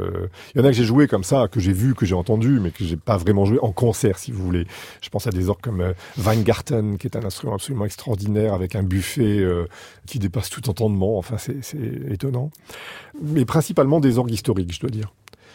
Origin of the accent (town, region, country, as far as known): Boulogne-sur-Mer, Hauts-de-France, France; born there